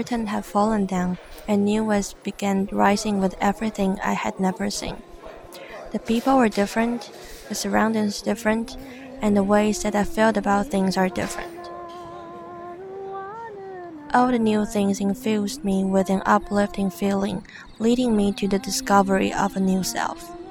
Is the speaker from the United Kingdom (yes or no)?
no; Taiwan; English is a second language; now in Columbus, United States; Back in my home country, Taiwan, life felt safe. It was like living in a little crystal ball from where I looked out upon the world. But here, in Columbus, Ohio, I have stepped out of my comfort zone.